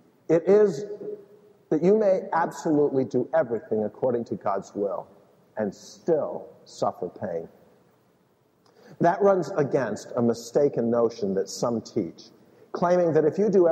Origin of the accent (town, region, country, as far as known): United States